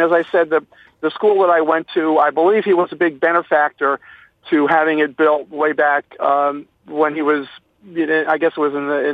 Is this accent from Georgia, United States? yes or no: no; Miami Beach, Florida, United States; I grew up on Miami Beach and attended a parochial school there.